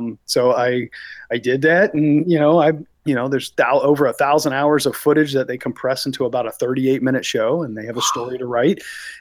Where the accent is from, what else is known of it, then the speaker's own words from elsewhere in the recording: Florida, United States; I'm a third generation Floridian, man. I grew up here in Florida